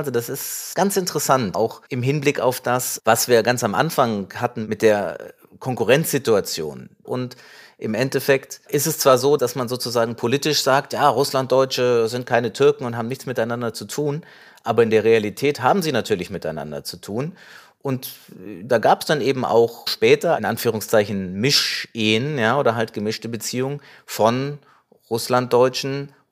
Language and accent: German; Korbach, Hesse, Germany; Der Name ist griechisch tatsächlich, das ist von meiner Vaterseite so. Aber aufgewachsen bin ich in Deutschland in einer kleinen Stadt im nördlichen Hessen, in Korbach. Und dort in einer Siedlung, in der nach 1990 viele Russlanddeutsche sich niederließen.